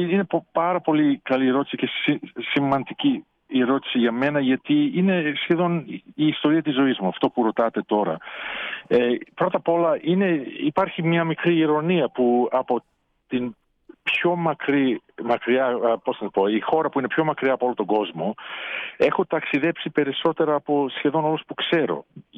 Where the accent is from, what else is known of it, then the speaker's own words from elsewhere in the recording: Greece; που ήμουν τόσο υπερήφανος που ήμουν Έλληνας, που είμαι Έλληνας.